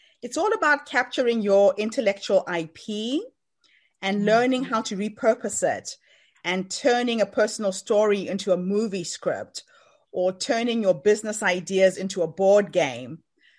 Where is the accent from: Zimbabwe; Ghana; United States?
Zimbabwe; moved away as an adult; So I'm from Zimbabwe originally, moved to South Africa to get my first degree.